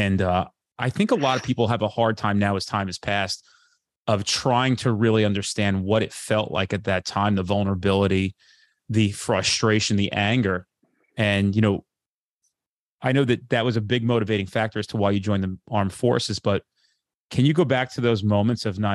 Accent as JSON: {"language": "English", "region": "New Jersey", "country": "United States", "said": "You know, I'm from New Jersey. I was a month away from joining Police Academy."}